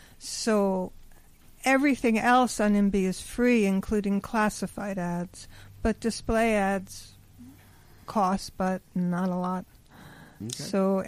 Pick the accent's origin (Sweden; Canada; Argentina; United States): United States; Brooklyn, New York; I grew up in Brooklyn, and I lived in Manhattan for decades, and I loved it.